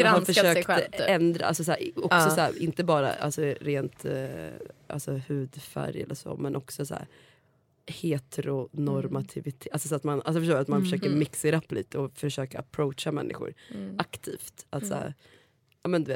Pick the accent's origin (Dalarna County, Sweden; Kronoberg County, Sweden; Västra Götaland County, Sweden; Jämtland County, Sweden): Jämtland County, Sweden; Östersund; Eftersom att jag kommer från Östersund.